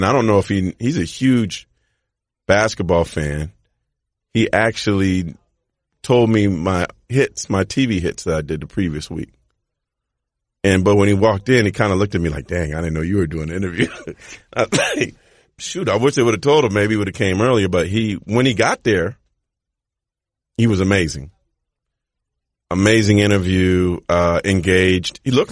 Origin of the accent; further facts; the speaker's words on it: California, United States; But growing up in the Bay, they were so bad.